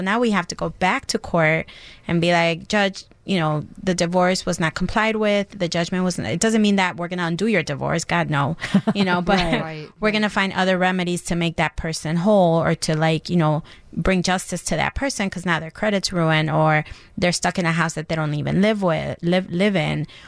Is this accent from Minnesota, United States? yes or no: no; Chicago, Illinois, United States; also born or lived in Mexico; I actually grew up here in Chicago. I was born in Mexico, came here when I was like 6 years old, and I've been here ever since. So I grew up in a little village. So I'm a Chicago girl, for sure.